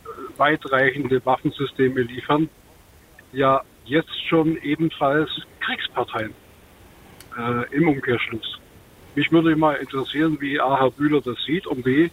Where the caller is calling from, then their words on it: Augsburg, Bavaria, Germany; ich komme aus Augsburg